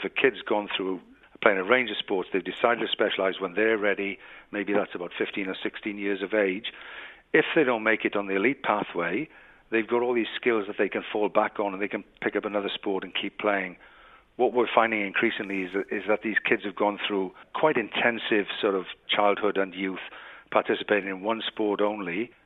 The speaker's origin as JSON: {"language": "English", "region": "Wales", "country": "United Kingdom", "tie": "born or raised there", "said": "I grew up in Wales watching rugby"}